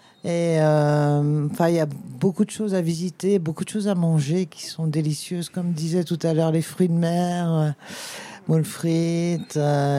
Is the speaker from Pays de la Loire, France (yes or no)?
yes; Saint-Nazaire, Pays de la Loire, France; Donc, je viens de Saint-Nazaire. C'est un port chantier naval.